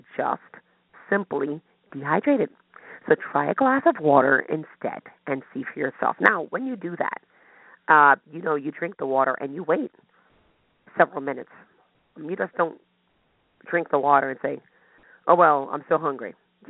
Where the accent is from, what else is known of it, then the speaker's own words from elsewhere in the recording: United States; I speak of Americans because I live here and I am an American.